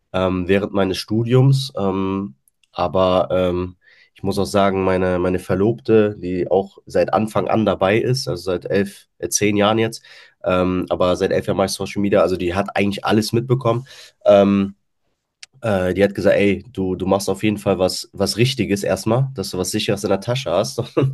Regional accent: Bonn, North Rhine-Westphalia, Germany; born there; now in Königswinter, Germany; Komme gebürtig aus Bonn, wohne jetzt im schönen Königswinter.

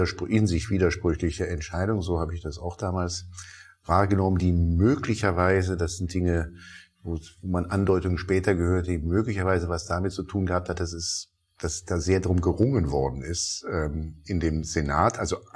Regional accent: Rhineland, Germany; born there; ich bin als gebürtiger Rheinländer immer Optimist

